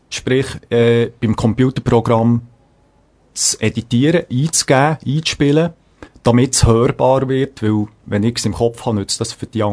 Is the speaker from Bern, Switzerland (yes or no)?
yes; Interlaken, Bern, Switzerland; ich bin in dem Gebiet aufgewachsen, wo schon seit längerer Zeit Country-Festivals stattfinden, nämlich in Interlaken.